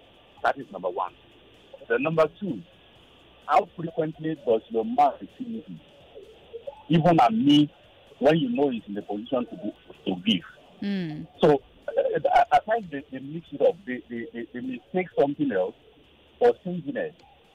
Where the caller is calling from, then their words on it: Ajara, Lagos, Nigeria; I'm calling from Ajara.